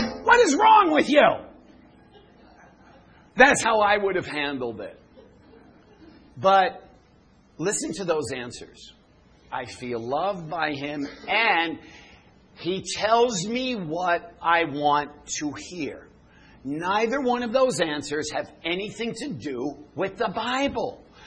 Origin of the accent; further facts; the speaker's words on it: New York, United States; I worked in news. I'm from New York.